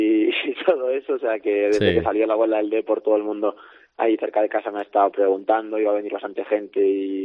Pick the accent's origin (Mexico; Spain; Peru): Spain; Vigo, Galicia; Yo al final soy de Vigo, en Galicia hay mucha rivalidad.